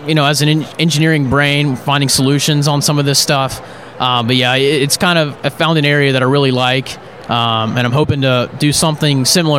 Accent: Hoover, Alabama, United States; I'm originally from Hoover, Alabama, and went to Hoover High School.

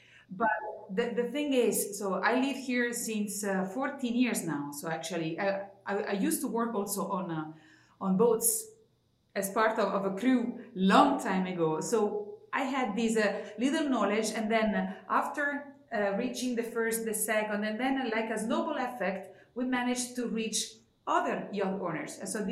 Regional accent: Italy; accent: Italian; now in Monaco; And then I'm Italian by my strong accent.

